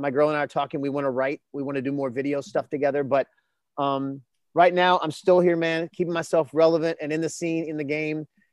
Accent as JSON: {"language": "English", "region": "the South", "country": "United States", "said": "Again, I'm from the South, man."}